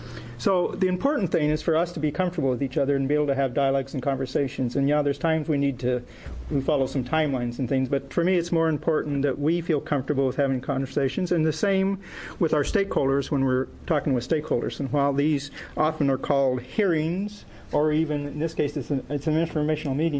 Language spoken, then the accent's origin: English; Springfield, Oregon, United States; I'm from Springfield, and this is an area I've spent about 20 years so far working in through Lane County and others